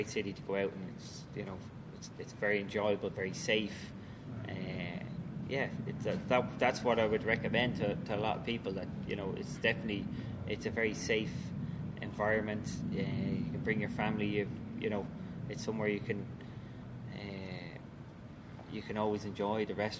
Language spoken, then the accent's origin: English; Ireland; The heat doesn't really bother me, even though I come from Ireland.